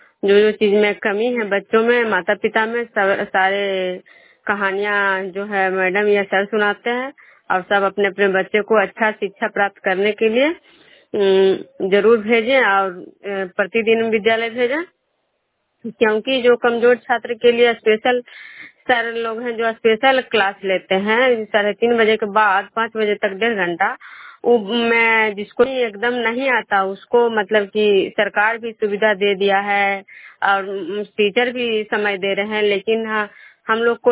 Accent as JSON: {"language": "Hindi", "town": "Vishnupur", "region": "Bihar", "country": "India", "said": "मैं विष्णुपुर ग्राम खजरा पंचायत नालंदा जिला नगर नरसा प्रखंड की निवासी हूँ।"}